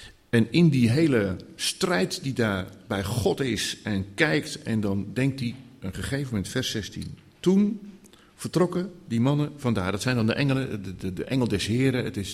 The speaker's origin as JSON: {"language": "Dutch", "town": "Katwijk", "region": "South Holland", "country": "Netherlands", "tie": "born there", "said": "ik ben in Katwijk geboren"}